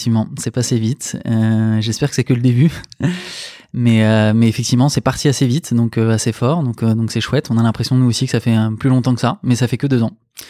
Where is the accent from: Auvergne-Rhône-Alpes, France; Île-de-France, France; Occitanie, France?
Île-de-France, France; Paris; now in Bordeaux, France; je suis parisien, mais installé à Bordeaux. Je fais partie du wagon des Parisiens qui viennent envahir la ville.